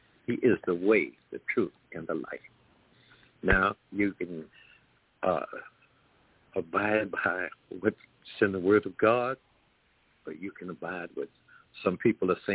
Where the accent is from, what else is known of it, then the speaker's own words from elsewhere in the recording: New Orleans, Louisiana, United States; I am 78 years old, and never. I grew up in New Orleans.